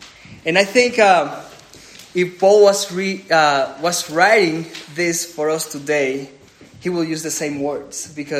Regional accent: El Salvador; English is a second language; And also, I'm from El Salvador, so English is my second language.

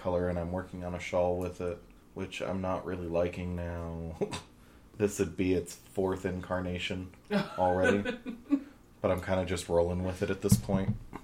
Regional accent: Kentucky, United States; We were talking about where I was from, and I said I was from Kentucky.

